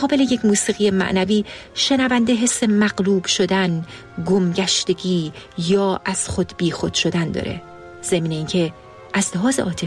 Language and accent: Persian; Iran; ما فارسی زبونای مسلمون که توی ایران بزرگ شدیم